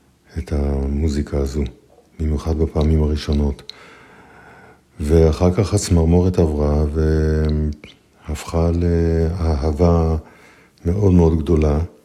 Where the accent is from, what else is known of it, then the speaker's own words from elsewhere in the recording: Hanita, Northern District, Israel; כשהייתי ילד, בעצם, בקיבוץ חניתה